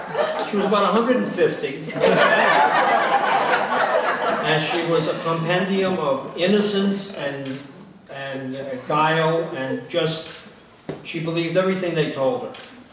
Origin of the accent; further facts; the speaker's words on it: Worcester, Massachusetts, United States; I grew up in Worcester, Massachusetts in the 50s.